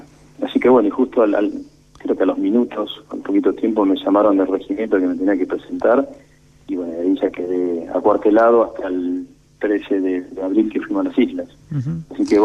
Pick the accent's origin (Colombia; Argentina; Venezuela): Argentina; Quilmes, Buenos Aires Province; Y yo vivía en Quilmes, porque yo nací en Quilmes.